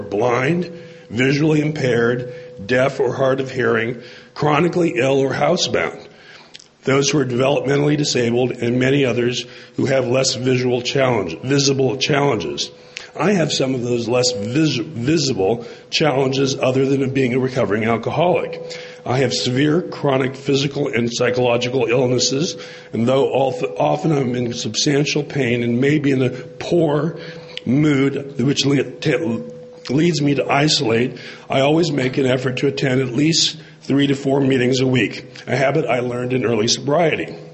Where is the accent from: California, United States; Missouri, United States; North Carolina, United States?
California, United States; San Diego; like I said, and I'm an open gay alcoholic. I come from San Diego, California.